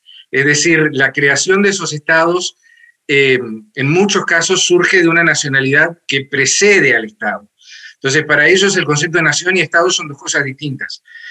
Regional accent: Uruguay; Entonces es difícil decir, pero nosotros somos uruguayos porque esto nos distingue de todos los demás.

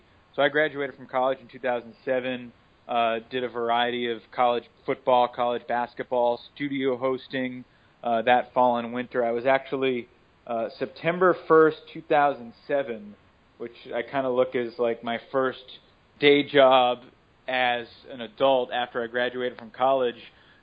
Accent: Boston, Massachusetts, United States; because I grew up in Boston, got to work in the Red Sox organization

